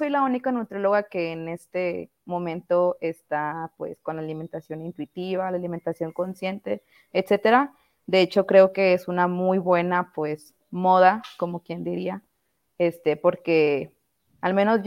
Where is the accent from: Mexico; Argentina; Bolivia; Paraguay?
Mexico; Monterrey, Nuevo León; Ok, bueno, yo soy de aquí de Monterrey, Nuevo León.